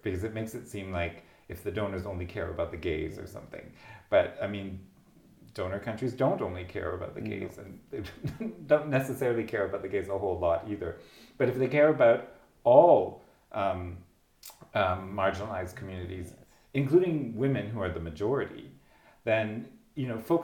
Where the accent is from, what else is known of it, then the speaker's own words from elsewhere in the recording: Canada; I'm Canadian.